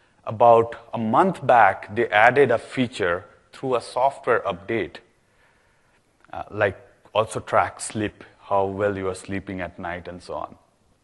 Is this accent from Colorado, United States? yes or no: no; Seattle, Washington, United States; I am from Seattle, so Seattle was at the center of gold rush, right?